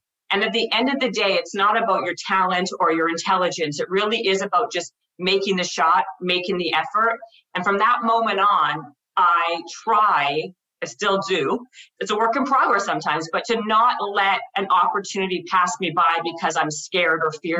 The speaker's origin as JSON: {"language": "English", "town": "Winnipeg", "region": "Manitoba", "country": "Canada", "said": "I'm from Winnipeg, Manitoba. Oh. Like, super cold, like minus 45, crazy."}